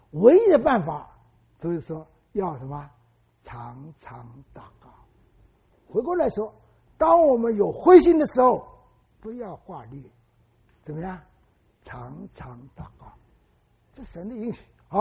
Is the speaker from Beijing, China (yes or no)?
no; Wenzhou, Zhejiang, China; 今天温州是东方的耶路撒冷，是我的家乡。